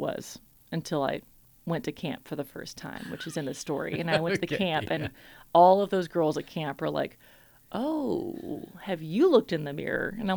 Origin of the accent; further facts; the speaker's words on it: Mississippi, United States; This show is about growing up in Mississippi, in the woods of Mississippi.